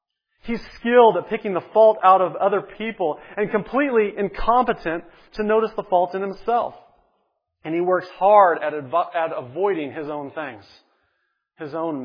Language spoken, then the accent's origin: English; Oregon, United States; I grew up in Oregon. And so as … in Oregon, our backyard was right next to just miles of thick forest.